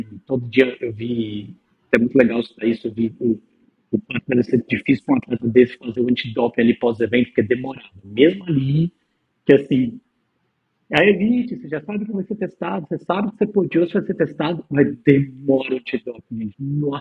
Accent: Brazil; E vocês sabem, né? Nós somos brasileiros, a gente dá um jeito.

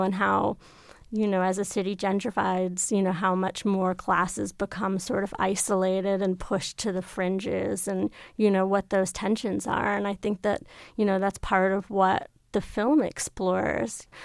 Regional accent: New York, United States; because I'm from New York and New York is just constantly changing. And my neighborhood that I grew up in is just no longer the neighborhood that I grew up in.

